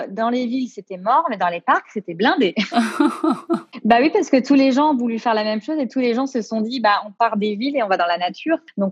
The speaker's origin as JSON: {"language": "French", "town": "Miami", "region": "Florida", "country": "United States", "said": "Mais vous venez d'où ? Bah, on vient de Miami."}